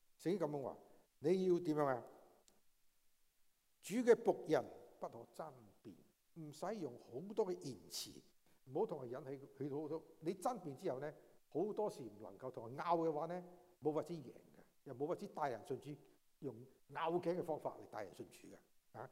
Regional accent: Guangdong, China; 我们广东人将去饮茶，早点去的东西最漂亮，早点去饮茶更好一点。

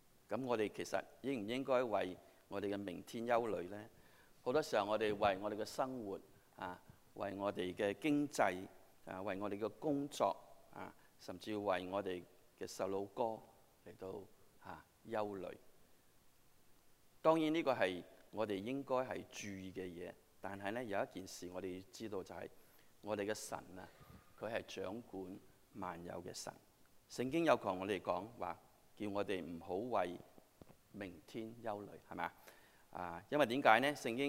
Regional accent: China; 那我們中國人其實是講英文是困難

